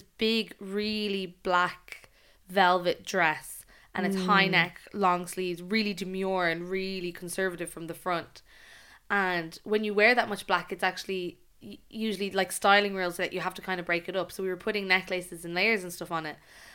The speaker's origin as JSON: {"language": "English", "town": "Dublin", "region": "County Dublin", "country": "Ireland", "tie": "born or raised there", "also_born_or_lived": "Dunboyne", "said": "I was born in Dublin and I was brought up in Dublin and we are Dubs, like, but I spent my teenage years in Dunboyne County Meath, so that's kind of where everyone I know is."}